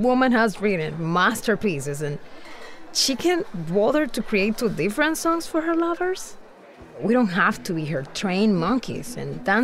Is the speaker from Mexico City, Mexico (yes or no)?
yes; Mexico City, Mexico; Where I grew up in Mexico City, everyone danced the baile folclorico, traditional dances.